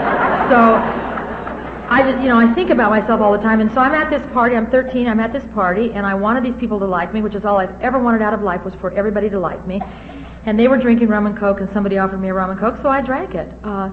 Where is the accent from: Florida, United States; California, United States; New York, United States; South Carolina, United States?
California, United States; Newport Beach; As it was, I grew up in Newport Beach, and mostly it was beach parties on the weekends.